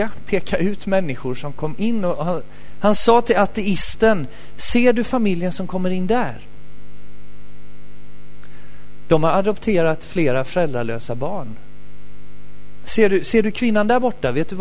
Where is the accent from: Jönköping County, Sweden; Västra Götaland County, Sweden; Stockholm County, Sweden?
Jönköping County, Sweden; Nässjö; accent: Småland; Men det är väl någon småländsk åkomma. Jag kommer från Nässjö från början och där talar man så.